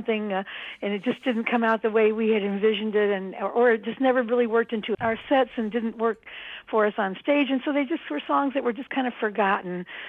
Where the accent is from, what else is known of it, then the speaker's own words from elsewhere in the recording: Alabama, United States; I'm from Alabama. I've heard … music from when I was a child.